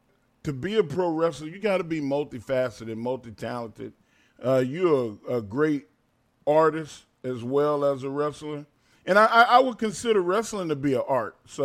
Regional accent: Silsbee, Texas, United States; Like, bro, you know I'm from Silsby, Texas. I love country.

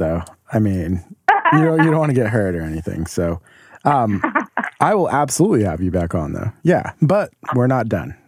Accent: Denver, Colorado, United States; Yeah, I'm from Denver, and like, I always grew up around that, like, homeless situation.

